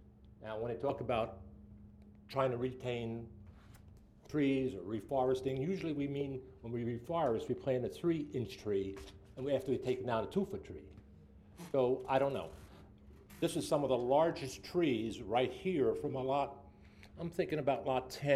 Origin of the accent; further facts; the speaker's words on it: New Jersey, United States; now in Delaware, United States; I'm from New Jersey. We got a lot of affordable houses in New Jersey, and we have a lot of houses that aren't affordable.